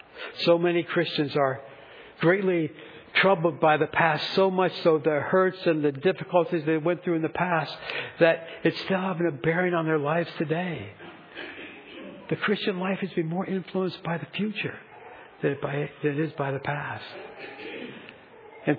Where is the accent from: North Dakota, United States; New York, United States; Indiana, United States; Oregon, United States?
Indiana, United States; Frankfort; in my hometown, in beautiful downtown Frankfort, Indiana.